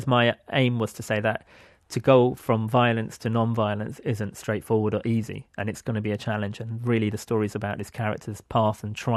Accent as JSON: {"language": "English", "region": "London", "country": "United Kingdom", "tie": "born or raised there", "said": "I'm from Britain. I'm a Londoner, born and bred there."}